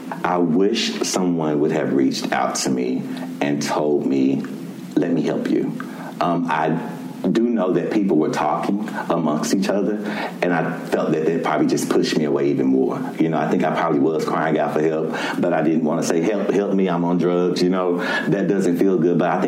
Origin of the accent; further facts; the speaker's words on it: Fort Worth, Texas, United States; I'm from Fort Worth, Texas, and we're at Impact DFW.